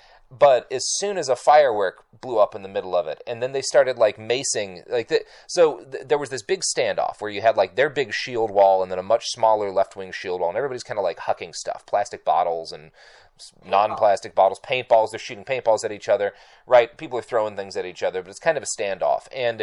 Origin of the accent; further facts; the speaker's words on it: Texas, United States; also born or lived in Oklahoma; I grew up in Texas and Oklahoma during, like, the 90s.